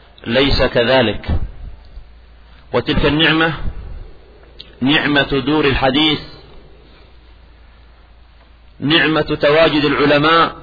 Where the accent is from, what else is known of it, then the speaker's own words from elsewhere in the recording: Yemen; ونحن في بلادنا اليمن لنا نعم خاصة